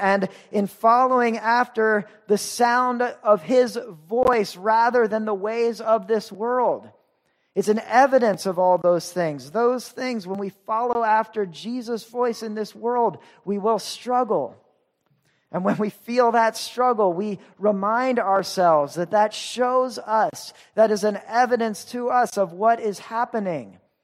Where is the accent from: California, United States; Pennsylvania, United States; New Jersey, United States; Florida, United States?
Pennsylvania, United States; When I grew up outside Philadelphia, and one thing people do out there is they go tubing down the Delaware River.